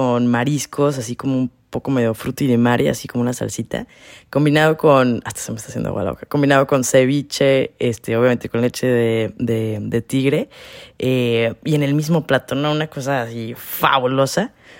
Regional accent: Mexico; cuando ya descifran que soy mexicanísima

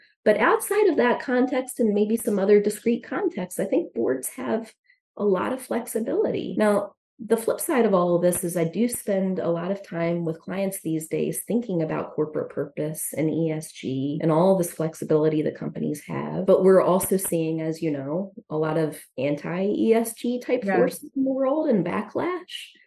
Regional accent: New Jersey, United States; now in Delaware, United States; I grew up in Southern New Jersey.

